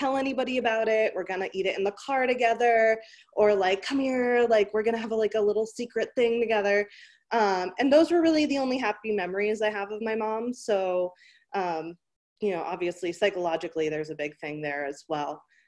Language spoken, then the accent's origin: English; Boston, Massachusetts, United States; I live on the West Coast now, but I grew up in the Boston area.